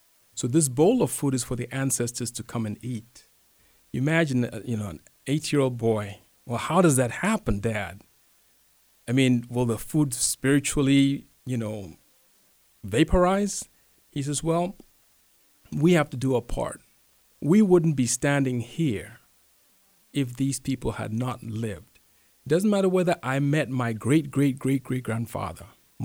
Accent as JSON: {"language": "English", "country": "Ghana", "tie": "born or raised there", "said": "Well, let me just respond by saying that I grew up in Ghana, where I'm from"}